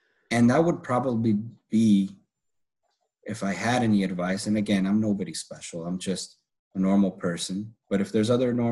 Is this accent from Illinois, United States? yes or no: yes; Chicago, Illinois, United States; moved away as an adult; now in Oklahoma City, United States; I'm from Chicago, born and raised in Chicago, but I moved to Oklahoma City about 3.5 years ago.